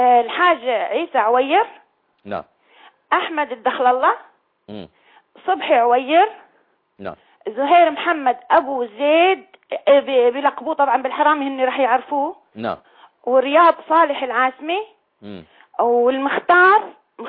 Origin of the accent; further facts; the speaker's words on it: Syria; انا بنت سوريا اجمالا.